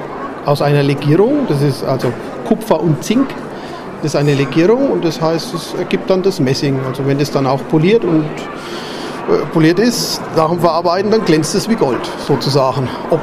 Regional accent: Würzburg, Bavaria, Germany; ich komme aus Würzburg

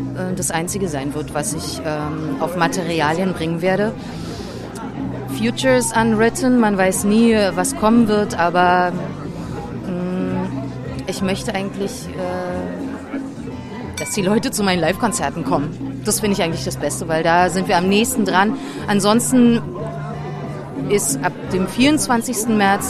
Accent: Berlin, Germany; Ich bin in Berlin-Friedrichshain aufgewachsen und bin dann ein bisschen durch die Welt getingelt

